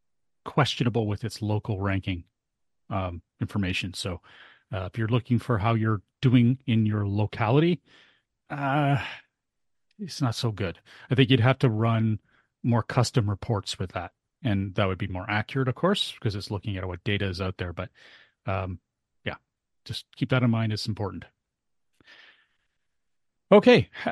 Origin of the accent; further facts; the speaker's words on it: Canada; We're Canadian.